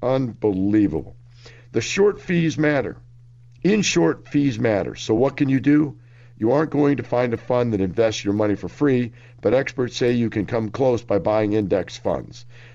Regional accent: Houston, Texas, United States; now in Boston, United States; I'm from Houston originally, 28 years old, and renting in the Boston area.

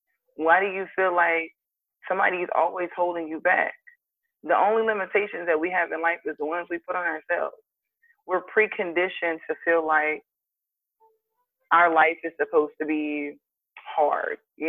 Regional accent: East Coast, United States; now in San Diego, United States; I'm new to San Diego, I'm from the East Coast

